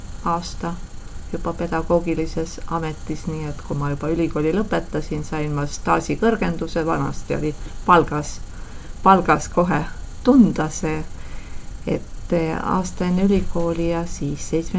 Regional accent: Viljandi County, Estonia; now in Türi, Estonia; loen ennast juba türikaks, sest et kauem olen elanud Türil kui oma kodumaakonnas Viljandimaal.

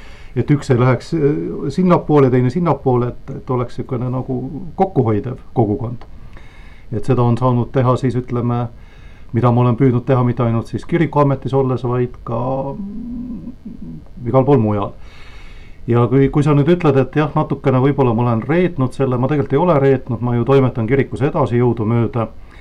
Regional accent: Järva County, Estonia; Et selles mõttes ma saan öelda küll, et põline järvalane.

